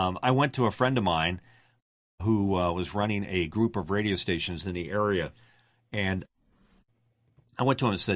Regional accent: Philadelphia, Pennsylvania, United States; they were bringing me back to Philadelphia. So I said, wow, this is cool. I'm coming back to my hometown.

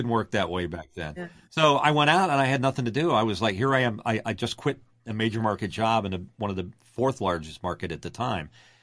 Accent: Philadelphia, Pennsylvania, United States; they were bringing me back to Philadelphia. So I said, wow, this is cool. I'm coming back to my hometown.

